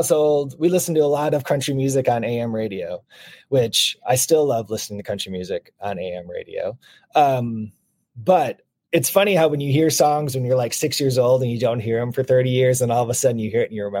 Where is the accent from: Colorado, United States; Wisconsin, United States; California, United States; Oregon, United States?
Wisconsin, United States; Madison; the FM station in my hometown in Madison.